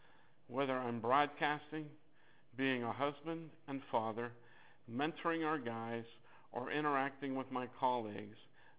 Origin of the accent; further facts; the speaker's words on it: Ohio, United States; He was from Ohio. I was from Ohio. We graduated about the same time from high school